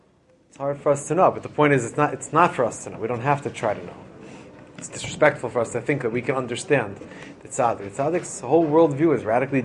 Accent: Philadelphia, Pennsylvania, United States; I grew up in Philadelphia. I went to a very small boys' high school.

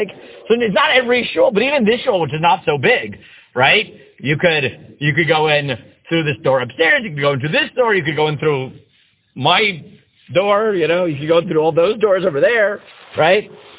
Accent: Staten Island, New York, United States; I grew up in Israel, Staten Island.

